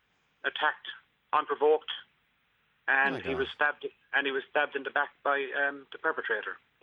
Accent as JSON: {"language": "English", "region": "Munster", "country": "Ireland", "said": "because of their unusual accents, because we're from North Tipperary."}